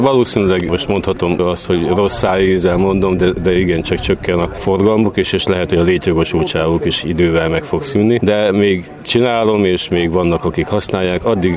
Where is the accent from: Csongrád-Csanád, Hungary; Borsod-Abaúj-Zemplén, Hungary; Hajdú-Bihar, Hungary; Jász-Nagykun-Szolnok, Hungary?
Borsod-Abaúj-Zemplén, Hungary; Miskolc; Én miskolci vagyok, és most éppen Budapestről érkeztem ide 60-ba a Rádióamatőr találkozóra.